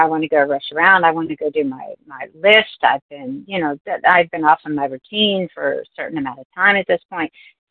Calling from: Virginia, United States; I'm calling from Virginia.

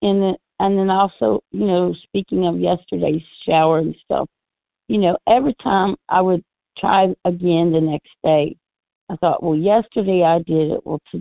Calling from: Missouri, United States; I'm calling from Missouri at Central Time.

